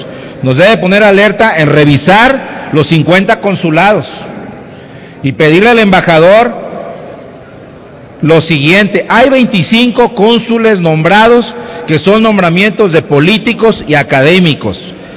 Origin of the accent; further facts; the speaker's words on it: Mexico; now in United States; quienes nos hemos estado allá de ilegales es ir a una oficina y que te reciban como mexicano, te traten como mexicano.